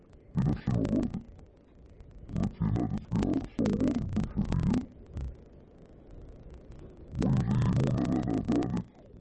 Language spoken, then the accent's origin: Arabic; Saudi Arabia; عندنا في السعودية